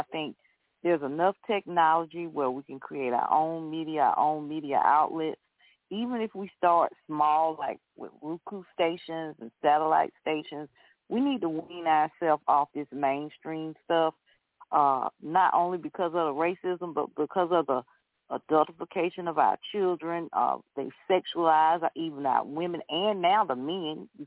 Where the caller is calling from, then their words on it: Georgia, United States; Yes, I'm calling from Georgia.